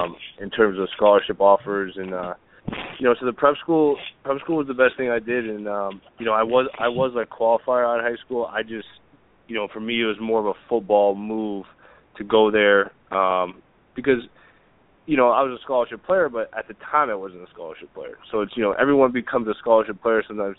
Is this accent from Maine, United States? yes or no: yes; Maine, United States; I'm from Maine, so I didn't have a lot of interest from any colleges